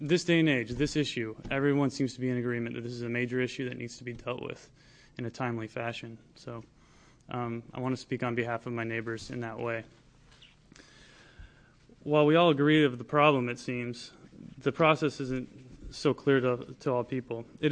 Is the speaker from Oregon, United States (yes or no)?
yes; Central Point, Oregon, United States; I'm from Central Point down in Southern Oregon.